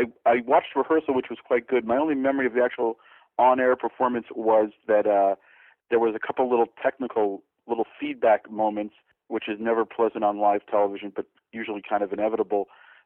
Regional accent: New Jersey, United States; I'm from New Jersey, so I'm happy to see

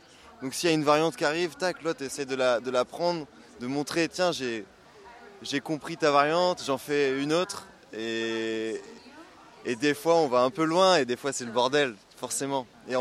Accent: Bourbriac, Brittany, France; moi je suis de Bourbriac déjà. Et donc à cheval entre pays Trégor et pays Plin.

